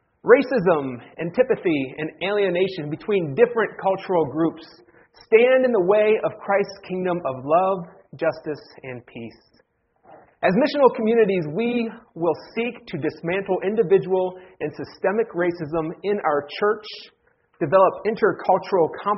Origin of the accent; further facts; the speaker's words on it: Ohio, United States; my wife grew up in Nebraska, I grew up in Ohio, and every year we have this little competition within our household.